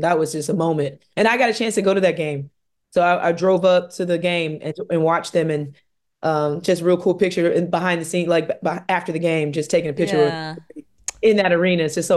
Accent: St. Louis, Missouri, United States; Winning national championship in my hometown, 2001, for sure.

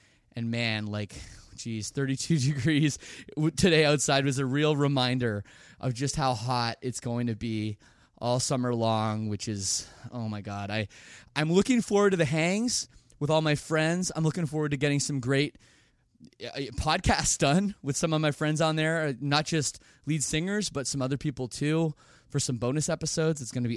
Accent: Canada; I'm Canadian.

